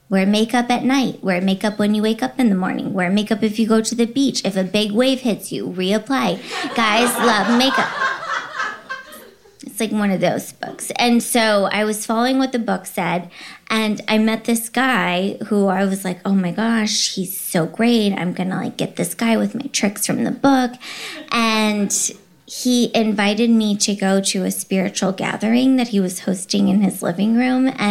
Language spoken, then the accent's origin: English; Texas, United States; moved away as an adult; now in Los Angeles, United States; I grew up in Texas and I dated the head of my youth group.